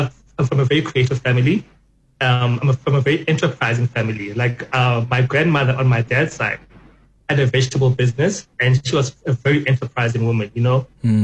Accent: Klerksdorp, North West, South Africa; You know what? Klerksdorp is a strange place. Everyone is quite outspoken there.

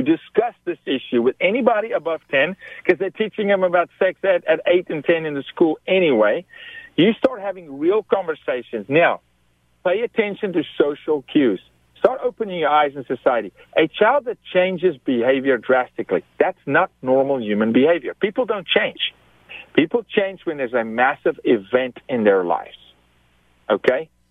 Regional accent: South Africa; I was raised in South Africa.

